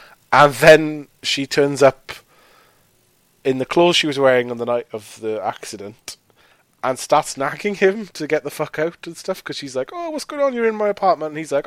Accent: United Kingdom; And as British people, we're like, well, yeah, that's normal.

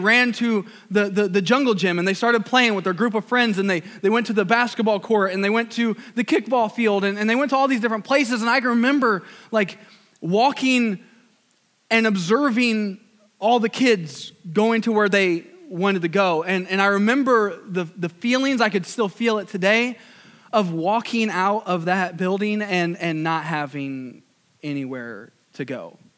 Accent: Fort Wayne, Indiana, United States; I grew up in DuPont Estates. If you're familiar with Fort Wayne, Indiana, DuPont Road, there's a trailer park on DuPont Road that I grew up with my mom and my brother

